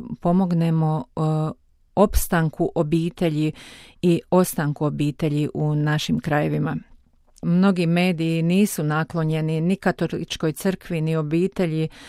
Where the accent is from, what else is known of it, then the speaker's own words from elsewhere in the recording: Mostar, Federation of Bosnia and Herzegovina, Bosnia & Herzegovina; Dolazim iz Mostara, iz Hercegovine.